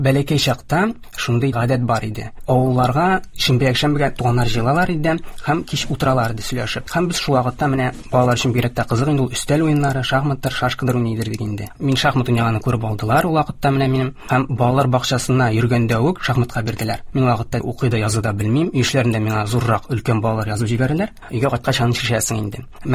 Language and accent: Tatar; Aktanysh, Tatarstan, Russia; moved away as an adult; now in Kazan, Russia; Мин Актанышта тудым, Актанышта үстем. Актанышта беренче башлангыч һәм урта гыйлемне алдым. Дөресрәк булыр инде, гомум урта белем бирү икенче мәктәбе дип әйтик. 2012 елда Казанга килдем.